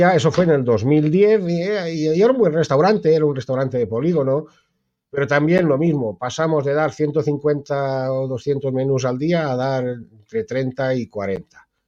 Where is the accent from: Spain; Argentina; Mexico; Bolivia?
Spain; Ibi, Valencian Community; now in Galicia, Spain; Pues yo soy de Alicante, nací en Ibi, el pueblo de los juguetes.